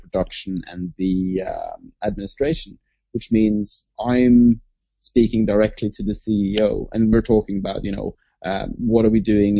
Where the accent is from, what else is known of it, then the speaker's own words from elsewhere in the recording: Norway; English is a second language; So, I'm from Norway